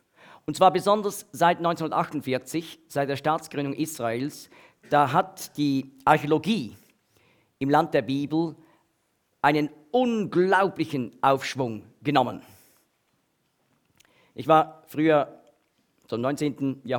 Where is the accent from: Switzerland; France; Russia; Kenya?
Switzerland; accent: Swiss; Das ist also nicht mein Schweizer Akzent, der das auslöst